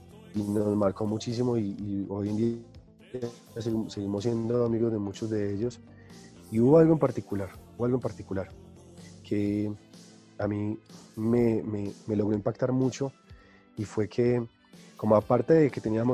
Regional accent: Medellín, Antioquia, Colombia; yo soy de Medellín, yo soy paisa, pero me tocaba ser de costeño. Entonces yo cogí el acento súper rápido

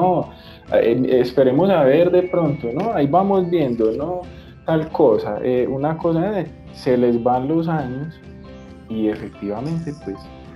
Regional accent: Colombia; como colombianos, efectivamente pues aprendamos también como a trabajar en equipo

